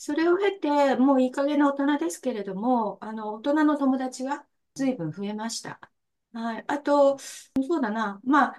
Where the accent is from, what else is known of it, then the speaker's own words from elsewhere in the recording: Tohoku, Japan; 岩手県の盛岡市を拠点に、全国を対象に仕事をしております。出身も東北です。で、一旦大学で東京の大学に進みまして、その後地元に戻ってきまして、